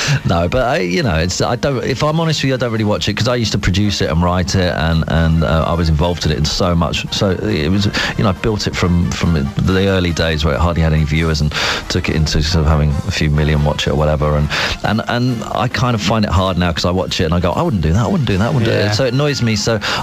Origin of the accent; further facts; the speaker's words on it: Watford, East of England, United Kingdom; I come from the Watford area. You know, I grew up around that area.